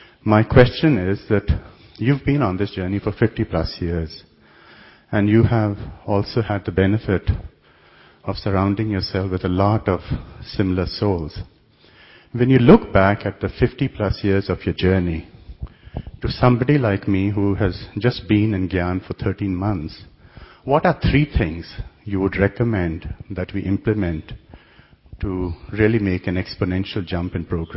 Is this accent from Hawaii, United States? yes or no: yes; Honolulu, Hawaii, United States; My wife and I, we are from Honolulu, Hawaii.